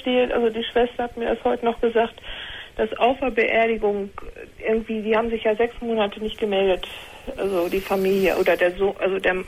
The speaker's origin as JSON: {"language": "German", "town": "Paderborn", "region": "North Rhine-Westphalia", "country": "Germany", "said": "Weil die kommen aus Lübeck und ich komme aus Paderborn und ist ja auch eine Entfernung."}